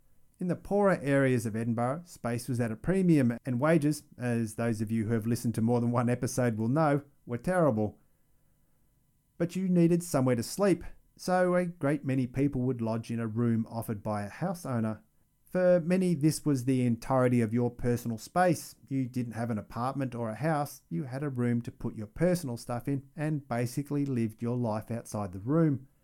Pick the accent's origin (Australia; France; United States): Australia; Being Australian, we drink for a living